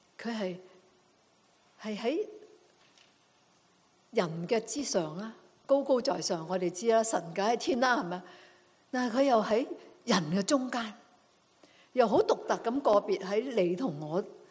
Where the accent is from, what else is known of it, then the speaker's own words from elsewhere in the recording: Guangdong, China; 咁我哋广东人咧就唔会唔明噶